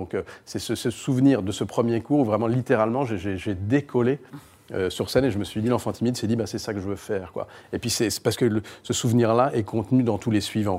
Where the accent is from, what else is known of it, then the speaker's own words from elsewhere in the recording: Brittany, France; Donc, je suis breton, je suis têtu, vive la Bretagne, voilà.